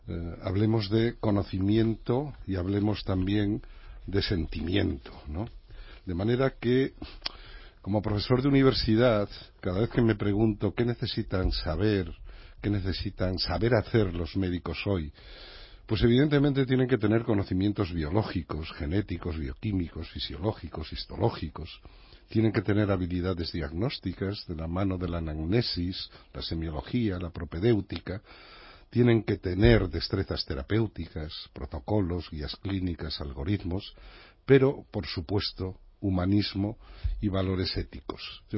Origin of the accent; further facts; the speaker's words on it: A Pobra de Trives, Galicia, Spain; Mi pueblo, mis raíces, mi vida, mi cuna, mi familia, mis amigos, los amoriños primeiros, mi vida está muy vinculada a mi pueblo, A Pobra de Trives, ¿no?